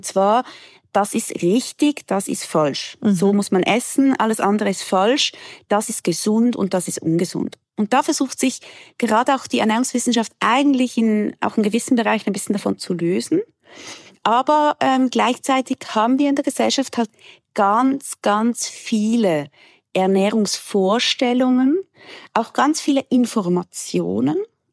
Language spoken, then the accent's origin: German; Switzerland; accent: Swiss; ich wohne in der Schweiz, das heißt, man hört das natürlich aus meinem Dialekt ganz klar raus, dass ich Schweizerin bin.